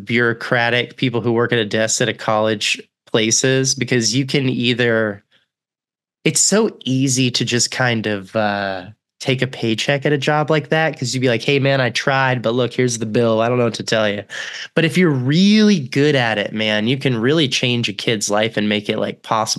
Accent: Texas, United States; No, I lived there for a long time, but I'm from Texas originally.

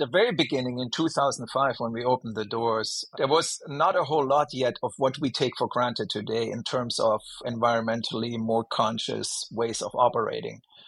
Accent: Stuttgart, Baden-Württemberg, Germany; English is a second language; moved away; I missed the pretzel bread that I grew up with in Stuttgart, Germany.

